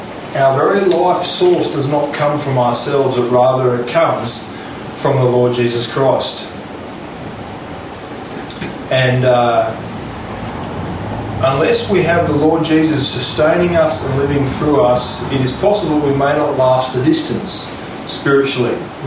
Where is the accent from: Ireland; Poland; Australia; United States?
Australia; Murray Bridge, South Australia; First 13 years of my life, I grew up in Murray Bridge in South Australia, and it's a very dry place, roughly 100, well, over 100 kilometres away from Adelaide.